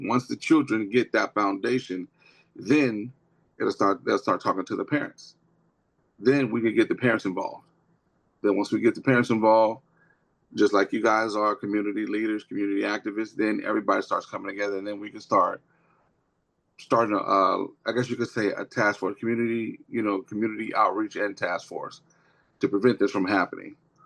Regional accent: Georgia, United States; Georgia, I'm a Georgia boy. I'm from Georgia myself, so.

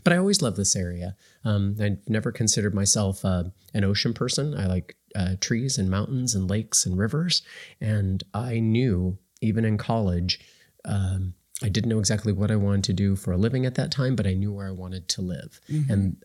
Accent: Santa Cruz, California, United States; I grew up in Santa Cruz in Monterey in California.

